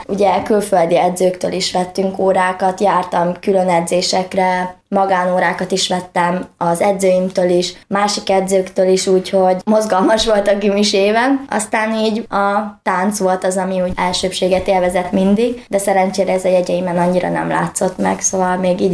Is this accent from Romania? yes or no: no; Izsák, Bács-Kiskun, Hungary; Én Izsákon kezdtem, ahol felnőttem